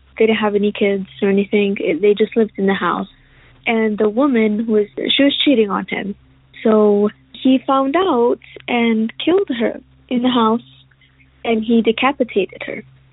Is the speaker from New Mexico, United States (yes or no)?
yes; Roswell, New Mexico, United States; I am from Roswell, New Mexico, the famous alien town.